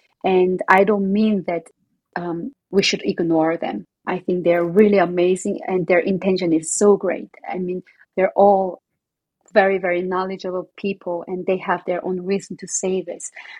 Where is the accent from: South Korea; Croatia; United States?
South Korea; English is a second language; because I'm not from Italia, where the operatic singing came initially, or I'm not European, I'm not like English speaker, but I'm just Korean, but it's still okay because I'm enough as who I am.